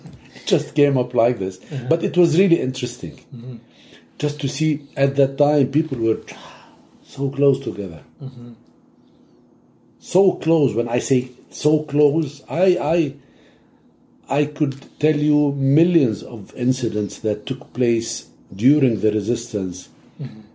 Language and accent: English; Abbasiyeh, South Governorate, Lebanon; And that's what I did with a group of friends at Abbasi, my hometown.